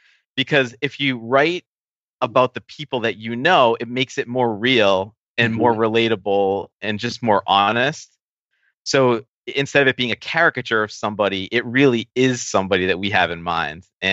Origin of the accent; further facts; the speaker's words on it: Massachusetts, United States; I'm from Massachusetts, so, and I'm a Red Sox fan